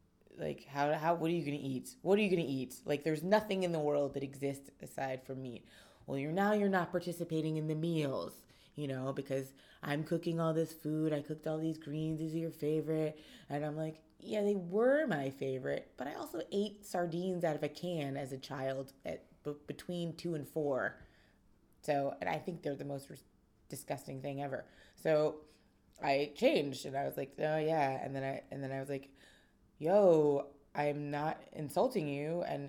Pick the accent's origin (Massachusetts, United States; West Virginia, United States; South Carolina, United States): West Virginia, United States; Caymore; It's Caymore, West Virginia, which is a mining town. They made a mine in Caymore, and then the town was built up around it